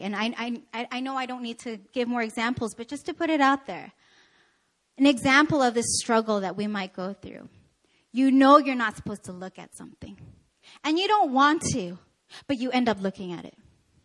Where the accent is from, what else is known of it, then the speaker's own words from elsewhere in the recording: Canada; I'm from Canada.